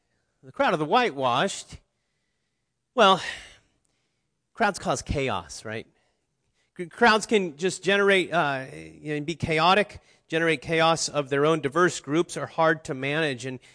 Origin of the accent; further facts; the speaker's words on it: Cincinnati, Ohio, United States; I'm from Cincinnati, so I just have to count them when I get them